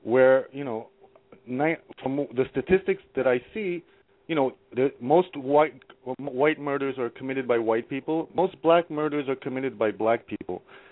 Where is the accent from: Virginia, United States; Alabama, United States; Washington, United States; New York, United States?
New York, United States; Yes. How you doing? I'm from New York.